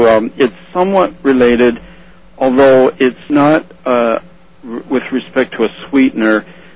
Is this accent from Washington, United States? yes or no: yes; Spokane, Washington, United States; I'm from Spokane.